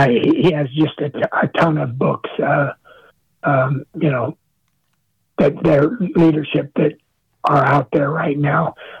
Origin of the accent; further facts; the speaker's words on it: Nebraska, United States; now in Denver, United States; It's not like, I grew up in Nebraska. It's not like Iowa or Nebraska where the humidity, it stays on the ground and it crunches and does that.